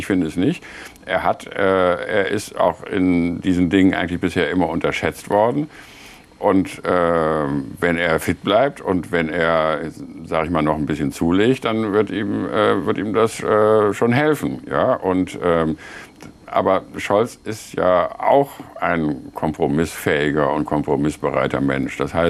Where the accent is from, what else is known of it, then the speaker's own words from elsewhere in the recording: Rhineland, Germany; Also ich bin ja auch Rheinländer